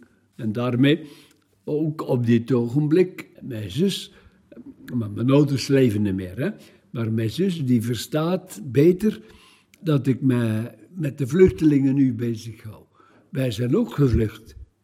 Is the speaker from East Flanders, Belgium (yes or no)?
no; Limburg, Belgium; ik ben eigenlijk dus afkomstig van Limburg. Ik ben geboren in Schuurlaerk, de stad, de 15 januari, in 1942